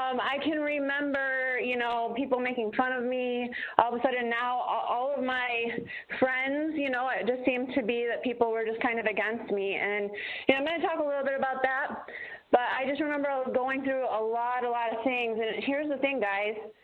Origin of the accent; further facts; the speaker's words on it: Michigan, United States; I'm from Michigan, so I always think back of the days when I could barely drive my car or couldn't go anywhere because we were all snowed in.